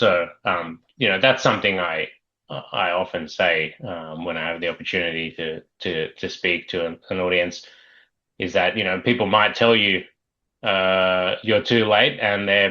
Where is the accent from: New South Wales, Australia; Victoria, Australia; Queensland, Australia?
New South Wales, Australia; Sydney; So, I mean, personally, I grew up in Sydney, Australia